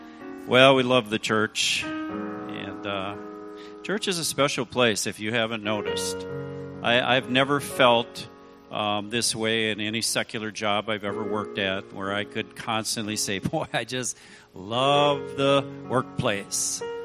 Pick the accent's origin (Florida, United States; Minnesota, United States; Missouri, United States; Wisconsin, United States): Wisconsin, United States; Rhinelander; now in Milwaukee, United States; I was raised in Rhinelander, okay, up north. I live in Milwaukee.